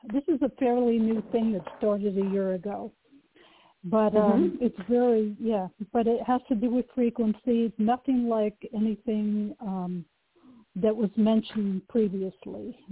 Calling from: Oregon, United States; Hello. Yeah, hello. … from Oregon. It's so good to talk to you

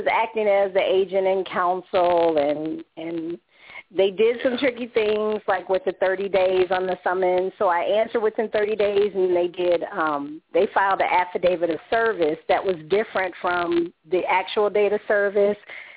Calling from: Chicago, Illinois, United States; from Chicago, and I'm calling you because I have a foreclosure case

